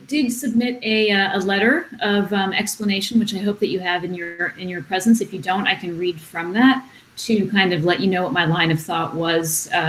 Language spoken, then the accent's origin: English; North Carolina, United States; In my home state of North Carolina